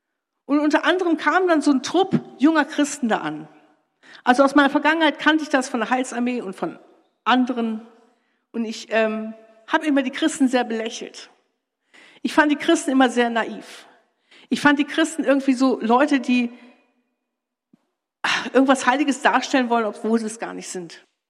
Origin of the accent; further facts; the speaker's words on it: Hamburg, Germany; Ich bin auf der Reeperbahn geboren und habe die ersten 6 Jahre meines Lebens mit meiner Mutter zusammen in einem Zimmer verbracht.